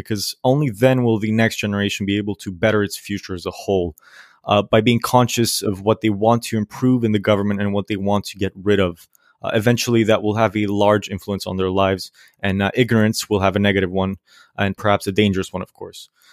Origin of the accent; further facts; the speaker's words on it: Greece; I am 17 years old. I am from Greece.